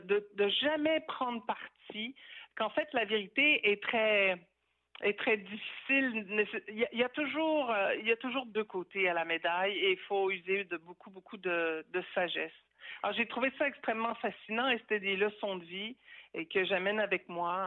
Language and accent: French; Quebec City, Quebec, Canada; j'ai grandi dans la ville de Québec où tout était tranquille. J'ai grandi au Canada. J'ai eu la chance de grandir dans un pays de grande liberté avec un calme et une sécurité évidente.